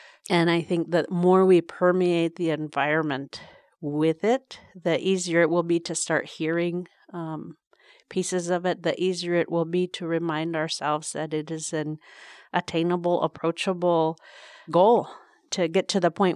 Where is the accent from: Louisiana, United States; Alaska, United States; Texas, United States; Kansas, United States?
Alaska, United States; Shishmaref; now in Sitka, United States; I am from Gigaktak or Shishmaref.